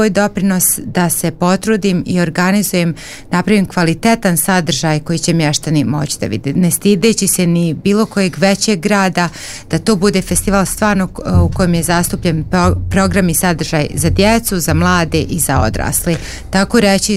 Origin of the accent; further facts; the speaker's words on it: Vrbaška, Republika Srpska, Bosnia & Herzegovina; now in Banja Luka, Bosnia & Herzegovina; ja ne samo da potičem iz Vrbaške i često kažem da sam ja u stvari iz Vrbaške, da mi iz, evo ja iz Banja Luke u kojoj radim i u kojoj živim, bježim u Vrbašku.